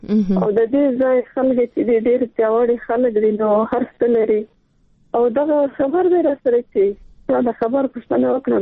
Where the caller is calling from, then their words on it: Baghlan, Afghanistan; زه خو پښتنه خبرې کوم د بغلان ولایت نه